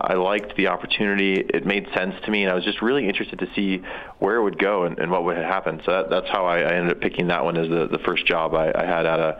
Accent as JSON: {"language": "English", "region": "South Dakota", "country": "United States", "said": "I'm from South Dakota mostly."}